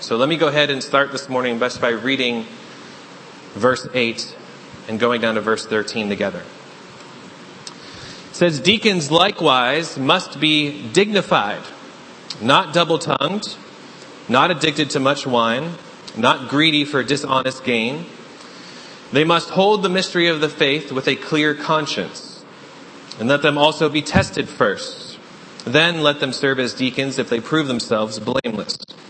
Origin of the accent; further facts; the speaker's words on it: New Hampshire, United States; As a fellow New Englander myself, being born and raised in New Hampshire, I think we can all agree that many of us here are known for being pretty self-reliant and pretty independent, right?